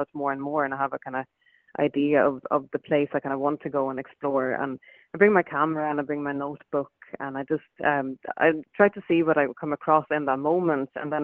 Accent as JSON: {"language": "English", "region": "southern Sweden", "country": "Sweden", "tie": "born or raised there", "said": "my work is very much concerned with the kind of area where I grew up in Sweden, in southern Sweden."}